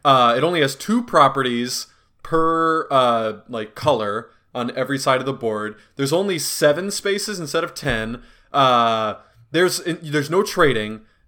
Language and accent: English; Reedsburg, Wisconsin, United States; My hometown of Reedsburg, Wisconsin was the second ever Culver's.